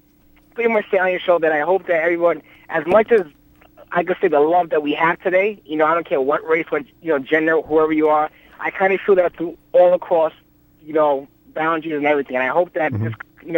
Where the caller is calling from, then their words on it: Bronx, New York, United States; From Riverdale, Bronx.